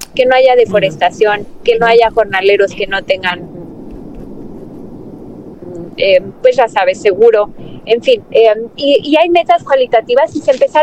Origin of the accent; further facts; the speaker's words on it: Jalisco, Mexico; no solo porque soy de Jalisco